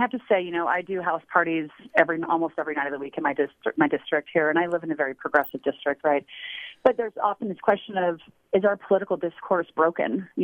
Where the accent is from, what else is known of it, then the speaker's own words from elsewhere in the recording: California, United States; I come from a more rural part of the state, born and raised in Sierra Nevada, and very conservative part of California.